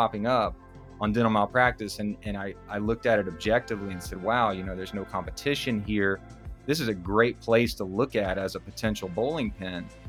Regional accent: South Carolina, United States; now in Orlando, United States; I'd like to go back to my home state of South Carolina. We have built a great thing here in Orlando.

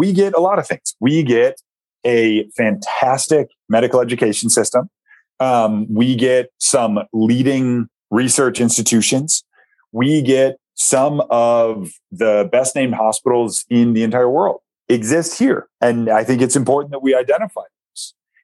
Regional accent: United States; We're American, and we're doctors, we're healthcare providers, we're medical students.

